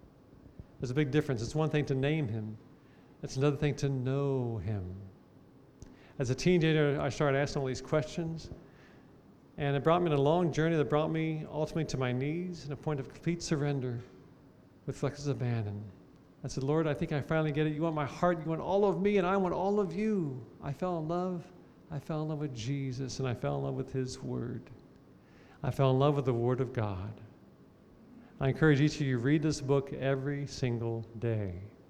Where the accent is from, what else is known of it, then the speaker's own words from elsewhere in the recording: Cincinnati, Ohio, United States; I grew up there in Cincinnati. I attended college at the UC and studied engineering.